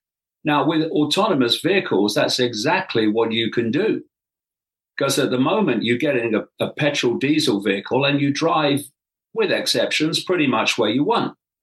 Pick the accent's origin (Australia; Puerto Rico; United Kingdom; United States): United Kingdom; England; it's not the left I grew up in when I was growing up in England.